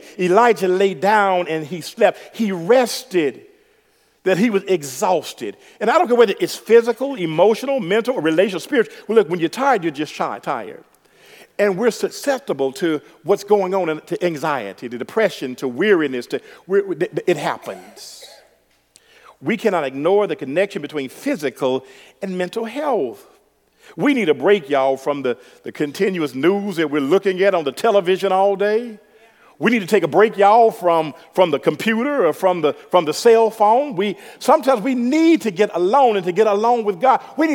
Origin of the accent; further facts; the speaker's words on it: the South, United States; I'm from the South, y'all.